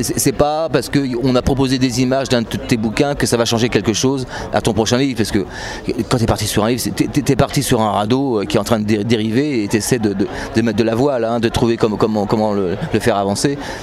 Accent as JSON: {"language": "French", "region": "Brittany", "country": "France", "said": "moi je suis breton donc je suis parti de Bretagne."}